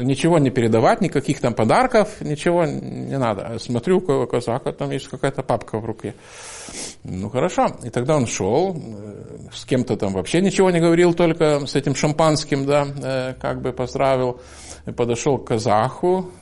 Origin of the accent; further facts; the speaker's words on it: Lithuania; А вы откуда? Я говорю, вот из Литвы.